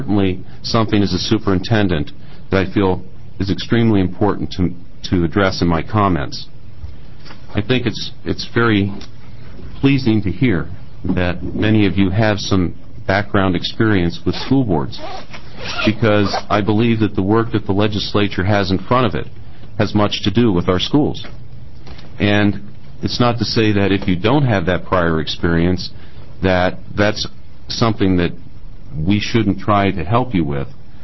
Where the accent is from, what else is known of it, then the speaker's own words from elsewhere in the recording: Wyoming, United States; moved away as an adult; now in Oregon, United States; I've only been in the state for 3 years. I'm a transplant from Wyoming. I was a superintendent there and came to Oregon.